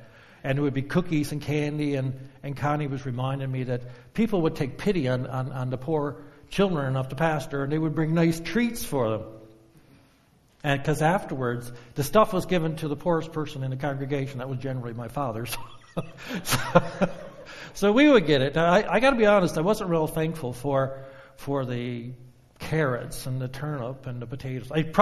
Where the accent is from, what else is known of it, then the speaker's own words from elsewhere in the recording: Newfoundland and Labrador, Canada; I remember back when I was just a wee lad growing up in Newfoundland.